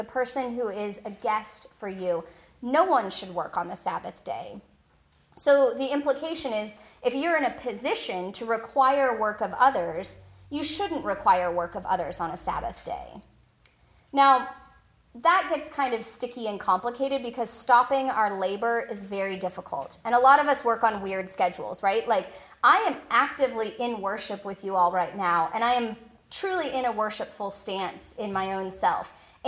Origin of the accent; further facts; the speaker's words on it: Washington, United States; And I would swing by the grocery store because I'm from Washington and I could buy wine in the grocery store.